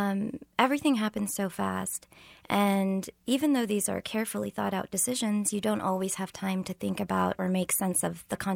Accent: Lawrence, Kansas, United States; I grew up in Lawrence, Kansas, the daughter of Egyptian parents that had come from Egypt as educational migrants.

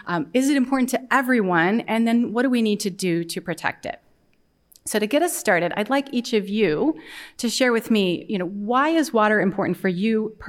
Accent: Ohio, United States; So I grew up here in Central Ohio. I have so many childhood memories of playing in the creek, finding crawdads, hiking along its headwaters.

